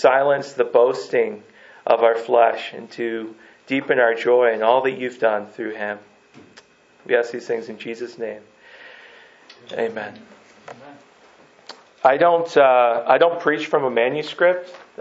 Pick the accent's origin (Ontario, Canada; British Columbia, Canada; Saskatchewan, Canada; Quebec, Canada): Ontario, Canada; Peterborough; for those of you who don't know. I am from Peterborough, and I pastored a church there called The Gathering.